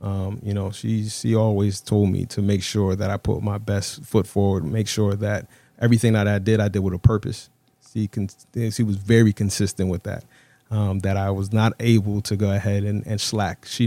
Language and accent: English; New Haven, Connecticut, United States; So I grew up right here in New Haven. I've lived in every hood in New Haven.